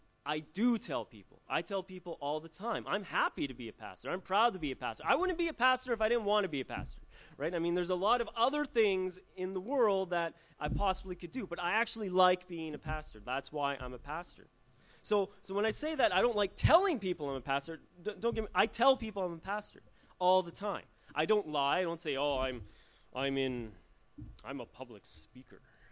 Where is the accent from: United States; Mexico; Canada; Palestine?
Canada; now in New Zealand; currently I'm the citizen of another nation, right? I'm a Canadian, right? But and I'm here in New Zealand.